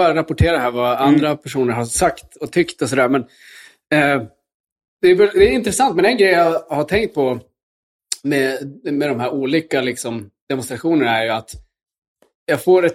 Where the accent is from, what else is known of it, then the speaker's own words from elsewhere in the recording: Luleå, Norrbotten County, Sweden; klottrade det på kyrkan där jag växte upp i Luleå